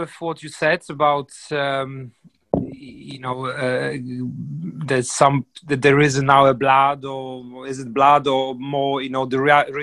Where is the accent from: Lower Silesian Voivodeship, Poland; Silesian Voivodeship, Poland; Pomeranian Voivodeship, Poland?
Pomeranian Voivodeship, Poland; Gdansk; also born or lived in Krakow; I was born in Krakow, but I only lived there for a year, and then we moved to Gdansk, which is opposite side of Poland, up north, where I grew up. So, yeah, you can, you know, I haven't born there, but that's my city.